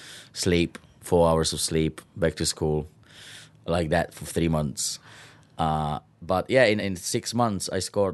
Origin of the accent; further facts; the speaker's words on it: Czechia; English is a second language; I'm from Czech Republic and I can work here for 2 months because I have to go back to finish my school.